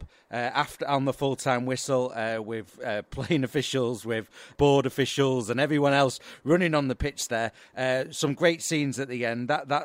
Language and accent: English; Salford, North West England, United Kingdom; accent: Salford; So my accent might start to go a bit left field. It's what happens with the Salford accent. If you spend too much time in Liverpool, it can turn very quickly.